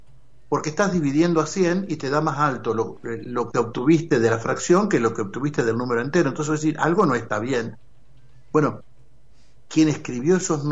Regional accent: Argentina; total, somos argentinos, somos. No es así.

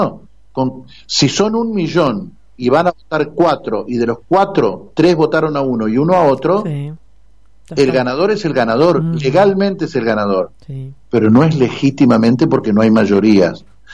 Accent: Argentina; Y los necesitados de que nos den un poco de buen humor también somos el pueblo argentino

